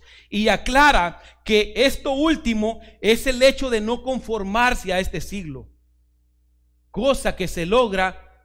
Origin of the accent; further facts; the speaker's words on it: El Salvador; soy salvadoreño por si alguno no sabía.